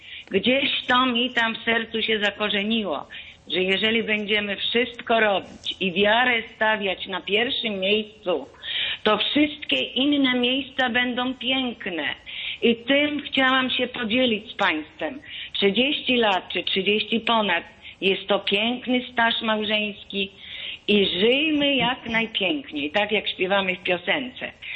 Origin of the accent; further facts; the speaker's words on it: Masovian Voivodeship, Poland; Jestem z okolic podwarszawskich, przysłuchuję się tej audycji.